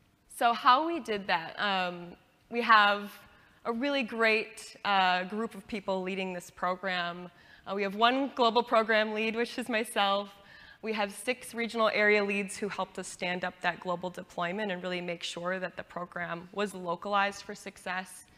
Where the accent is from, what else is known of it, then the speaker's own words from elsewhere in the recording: Minnesota, United States; And I'm from Minnesota.